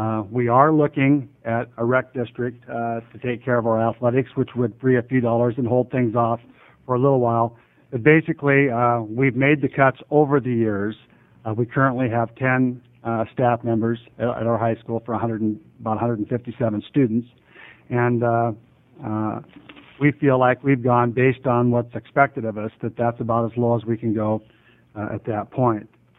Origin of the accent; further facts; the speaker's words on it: Pilot Rock, Oregon, United States; I'm from Pilot Rock. I'm the superintendent at Pilot Rock. If you don't know, Pilot Rock is south of Pendleton, about 15 miles.